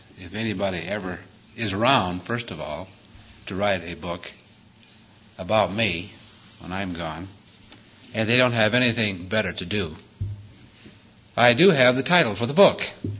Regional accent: Iowa, United States; off the Iowa farm. I wanted to sing

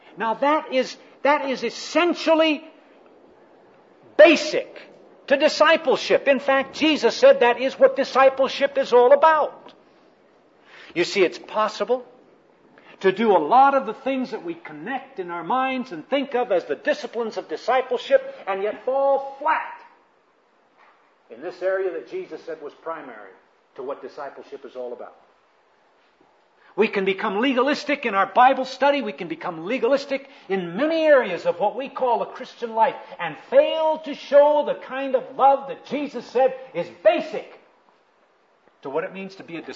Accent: United States; born there; first language Spanish; My mom and dad are both Spanish, and while I was born here in the United States, I grew up speaking both languages, and so I speak Spanish as poorly as I speak English.

